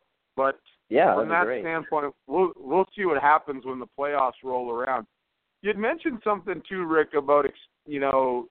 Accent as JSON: {"language": "English", "region": "Wisconsin", "country": "United States", "tie": "born or raised there", "said": "a.k.a. for my home state, the Milwaukee Braves, when they moved."}